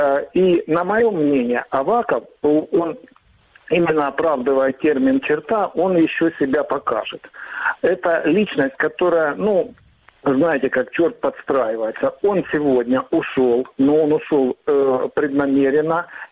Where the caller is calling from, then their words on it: Rubizhne, Luhansk Oblast, Ukraine; я из города Рубежного, Луганская область.